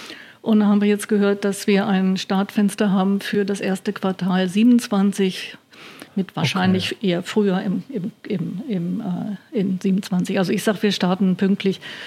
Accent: Lower Saxony, Germany; wo ich herkomme, in Niedersachsen

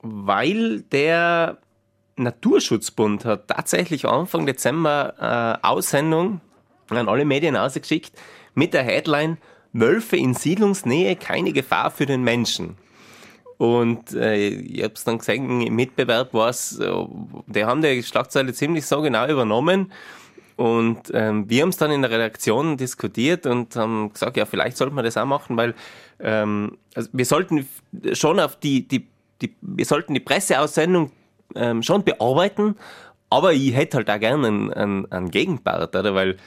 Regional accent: Tyrol, Austria; accent: East Tyrolean; Also ich glaube, die Leute mögen auch ein bisschen unseren Dialekt und ja, unsere Themen. Viele unserer Osttirol-Themen

